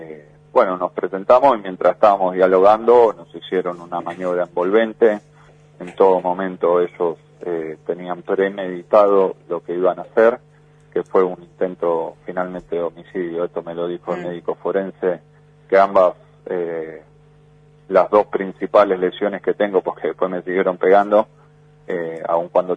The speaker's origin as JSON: {"language": "Spanish", "town": "Quilmes", "region": "Buenos Aires Province", "country": "Argentina", "said": "Yo soy de Quilmes, del conurbano bonaerense."}